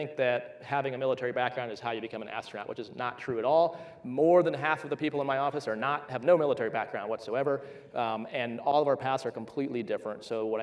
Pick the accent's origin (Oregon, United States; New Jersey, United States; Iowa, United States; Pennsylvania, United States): Iowa, United States; Cedar Falls; So me growing up in Cedar Falls, I had the unique experience of having a university in the town